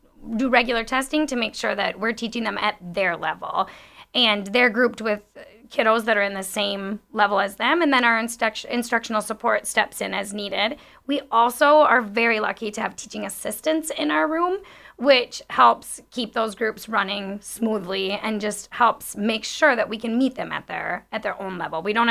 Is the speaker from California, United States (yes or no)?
no; Eastman, Wisconsin, United States; I grew up in Eastman, so I attended, I attended Eastman School, but yes, I did graduate from the high school.